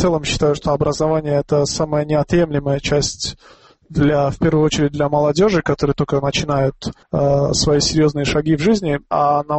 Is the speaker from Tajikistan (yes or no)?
yes; Dushanbe, Tajikistan; moved away as an adult; also born or lived in Ankara, Turkey; Родился я и вырос в Душанбе.